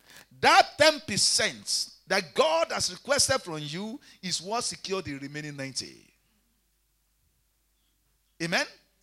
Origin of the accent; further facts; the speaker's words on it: Nigeria; I'm from Nigeria.